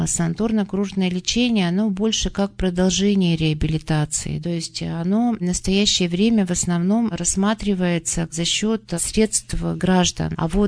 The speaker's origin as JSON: {"language": "Russian", "region": "Urals", "country": "Russia", "tie": "born or raised there", "said": "Я коренная уралочка, выросла здесь, училась."}